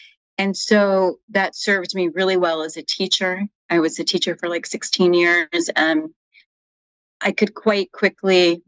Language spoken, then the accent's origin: English; Midwest, United States; And I grew up in the Midwest, and there was one standard of beauty, and I very ethnic looking